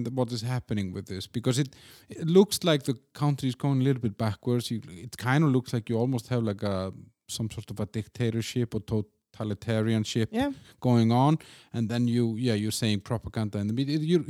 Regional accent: Iceland; I'm from Iceland. It's a small country.

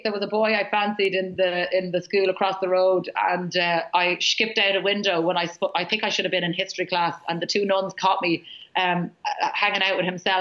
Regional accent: Ireland; And I think as Irish people, we're not great at it, because we don't like to piss anybody off, or we don't like to disappoint people.

